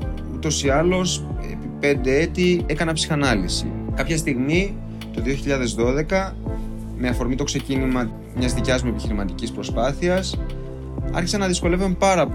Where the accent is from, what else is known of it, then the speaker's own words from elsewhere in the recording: Syros, South Aegean, Greece; moved away as an adult; now in Athens, Greece; είμαι 38 ετών και είμαι λογιστής. Γεννήθηκα και μεγάλωσα στη Σύρο. Στα 18 μου ήρθα στην Αθήνα για να σπουδάσω και έκτοτε ζω σε αυτήν.